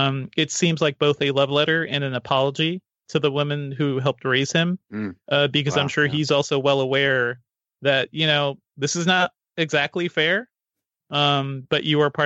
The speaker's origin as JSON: {"language": "English", "country": "Guyana", "tie": "born there", "moved": "yes", "said": "I was born in South America and I visited there a couple of times since then, in Guyana."}